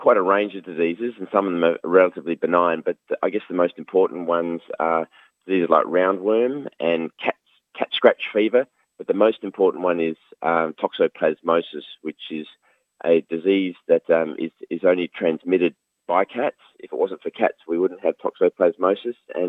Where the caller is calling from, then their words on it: South Australia, Australia; I'm calling from South Australia.